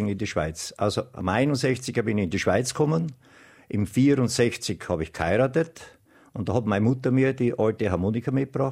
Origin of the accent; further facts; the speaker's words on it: Deutschfeistritz, Styria, Austria; Deutsch-Weißtritz, ja. Aufgewachsen da in Brenning, Zitui drinnen da, in Schule gegangen in Weißtritz.